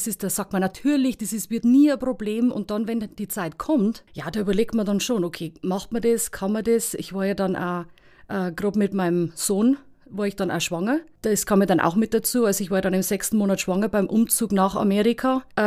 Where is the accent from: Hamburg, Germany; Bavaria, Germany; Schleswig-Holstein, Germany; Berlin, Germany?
Bavaria, Germany; Utzenhofen; Also ich bin in Utzenhofen aufgewachsen, eine ältere Schwester mit Mama und Papa, ganz wunderbar, ganz traditionell in Utzenhofen.